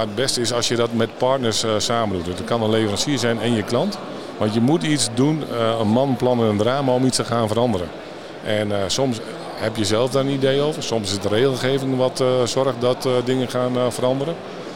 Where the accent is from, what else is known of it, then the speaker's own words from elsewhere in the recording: Netherlands; Wij zijn Nederlanders.